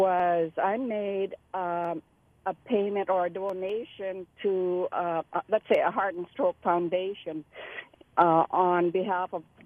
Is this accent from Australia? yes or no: no; Rankin Inlet, Nunavut, Canada; I'm originally from Nunavut, from Rankin and Nunavut, and it can get up to or down to -65.